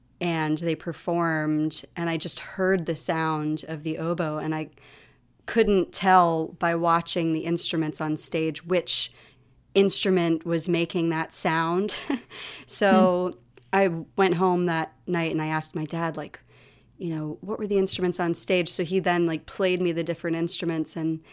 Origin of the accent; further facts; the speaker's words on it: Roosevelt Island, New York, United States; Well, you know, I think it affects me in different ways. Roosevelt Island is a strange place.